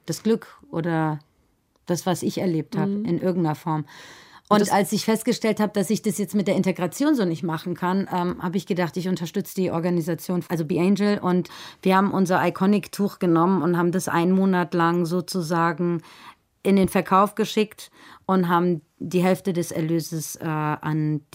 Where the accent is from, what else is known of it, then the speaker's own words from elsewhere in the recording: Iran; now in Germany; weil ich aus dem Iran komme, irgendwo nicht einreisen dürfen. Ich lebe doch in Deutschland und ich bin doch eigentlich auch Deutscher